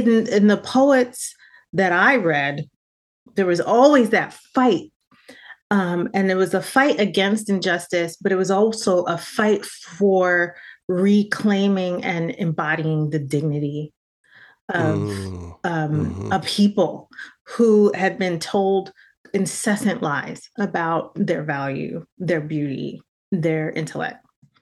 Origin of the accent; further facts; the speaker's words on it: United States; So my folks are from Jamaica, and I'm very much born and raised in America.